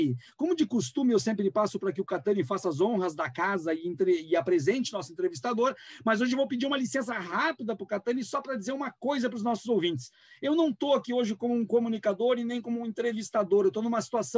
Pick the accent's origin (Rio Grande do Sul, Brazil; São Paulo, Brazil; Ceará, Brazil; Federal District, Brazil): Rio Grande do Sul, Brazil; Alvorada; eu fui uma pessoa muito pobre, que eu cresci na periferia, em Alvorada